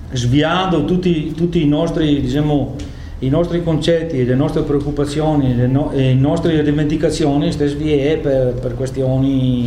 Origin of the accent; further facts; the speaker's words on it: Veneto, Italy; E noi altri come veneti, che abbiamo 1100 anni di storia, che abbiamo partecipato a gran parte della storia europea